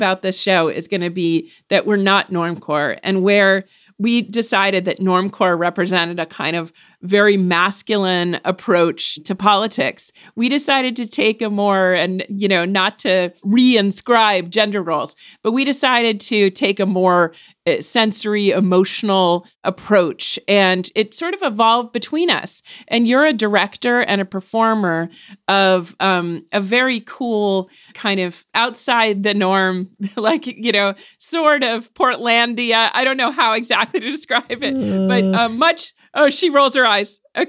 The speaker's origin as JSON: {"language": "English", "region": "New Hampshire", "country": "United States", "tie": "born there", "first_language": "English", "said": "I was born in New Hampshire and consider myself a pretty, ethnically Irish American, straight down the line American."}